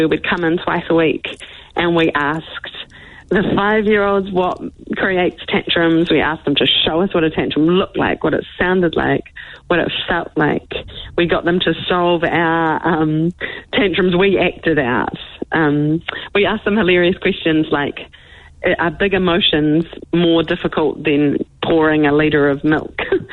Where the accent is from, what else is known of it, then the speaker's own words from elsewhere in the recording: Canterbury, New Zealand; I grew up in the South Island in a tiny little town near Christchurch.